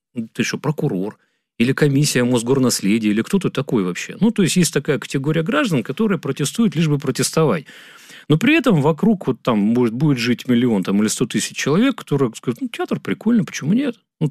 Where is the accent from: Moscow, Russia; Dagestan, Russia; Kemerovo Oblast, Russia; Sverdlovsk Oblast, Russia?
Moscow, Russia; Мы москвичи, мы на радио Москвы